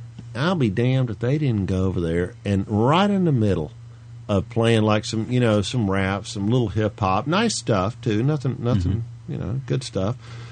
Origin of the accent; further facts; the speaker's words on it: Tennessee, United States; I'm from Tennessee to boot.